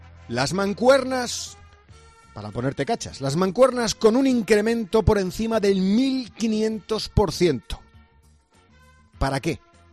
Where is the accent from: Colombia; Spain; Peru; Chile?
Spain; ¿qué somos los españoles sin piscina?